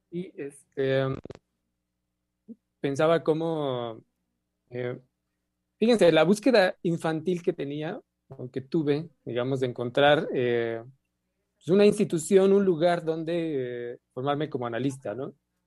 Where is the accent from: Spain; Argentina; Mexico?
Mexico; con lo que somos como mexicanos